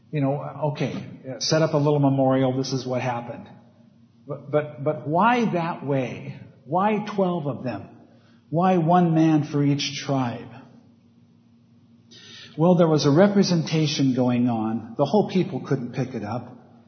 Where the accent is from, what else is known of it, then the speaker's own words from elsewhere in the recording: Oregon, United States; You know, I was raised in Oregon, and every year my dad would dig up the garden